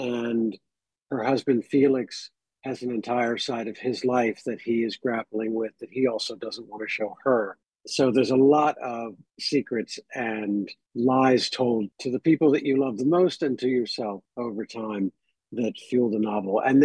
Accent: Florida, United States; I grew up in Florida.

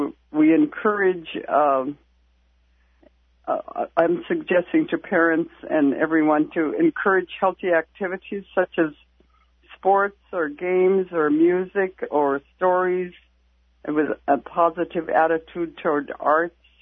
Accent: Bethel, Alaska, United States; I was born and raised here in Bethel and territorial days of long ago

